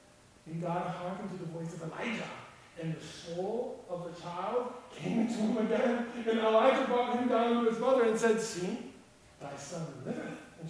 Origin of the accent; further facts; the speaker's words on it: Wheaton, Illinois, United States; also born or lived in California, United States; I grew up right outside of Chicago in Wheaton.